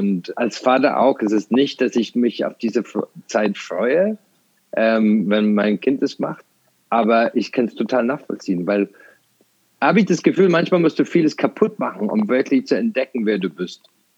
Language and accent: German; Templemore, Tipperary, Ireland; German is a second language; weil ich bin auf dem Land aufgewachsen, in Irland, so kleine Stadt.